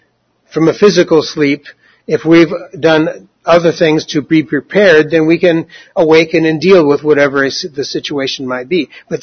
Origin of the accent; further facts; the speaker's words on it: Albany, United States; So I'm from Albany, not from Portland.